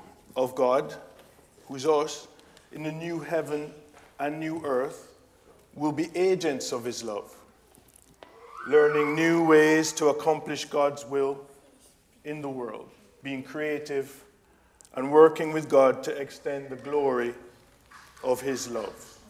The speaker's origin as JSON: {"language": "English", "country": "Jamaica", "tie": "born or raised there", "said": "I remember when I was growing up in Jamaica"}